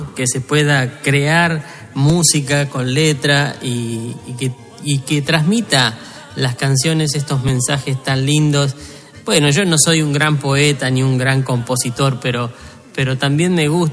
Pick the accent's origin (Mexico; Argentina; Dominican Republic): Argentina; La Pampa; mi provincia de La Pampa, que la llevo en el corazón. Por eso les cuento que yo vengo desde La Pampa.